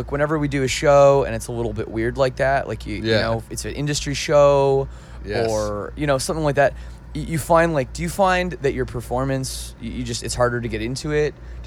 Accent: Canada; I just thought, maybe for me, I'm from Canada.

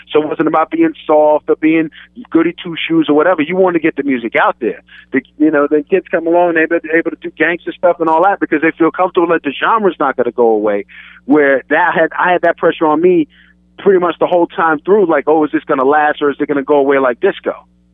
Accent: East Coast, United States; moved away as an adult; Number one, I grew up on the East Coast. So I grew up on the East Coast and then come out to USC

